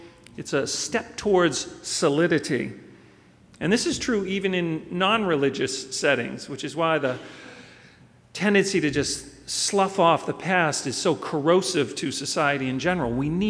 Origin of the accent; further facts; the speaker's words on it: Duxbury, Massachusetts, United States; In my youth, growing up in Duxbury